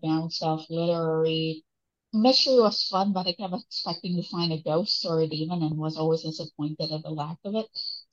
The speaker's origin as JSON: {"language": "English", "country": "Malaysia", "tie": "born or raised there", "said": "But growing up in Malaysia, you knew legends from Indian culture, from Malay culture, from indigenous culture, Chinese culture, all the little things and the supernatural stuff."}